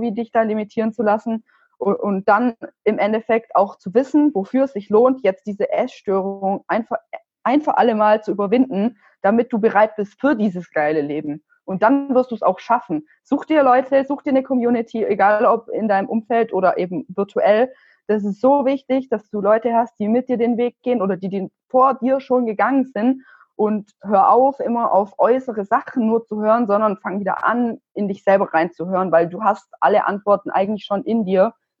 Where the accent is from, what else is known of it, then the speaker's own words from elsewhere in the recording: Stuttgart, Baden-Württemberg, Germany; Aus Stuttgart.